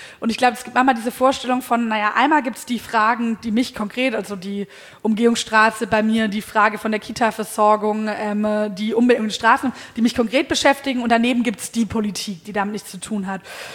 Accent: Baden-Württemberg, Germany; auf ins schwäbische Land, wo ich herkomme

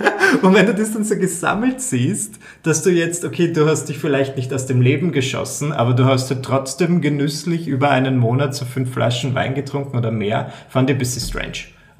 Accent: Burgenland, Austria; ich bin Burgenländer und ich komme so aus einer Gegend, da ist Alkohol trinken einfach so wie, keine Ahnung, wie Salz beim Essen.

